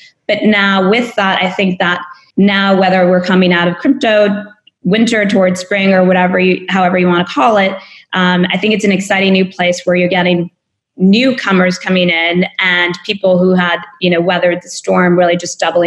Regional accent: Hollister, California, United States; now in Silicon Valley, United States; Yeah, so I grew up in a small town, Hollister.

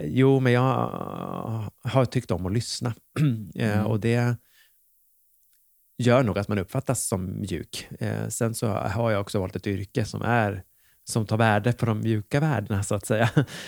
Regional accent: Nacka, Stockholm County, Sweden; Jag är från Stockholm. Okay. Uppvuxen i en ort som heter Ormé som ligger i Nacka kommun, så nära förort i Stockholm.

